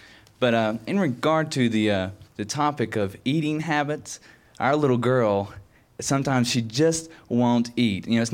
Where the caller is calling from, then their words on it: Montgomery, Alabama, United States; Hi, I'm from Montgomery, Alabama.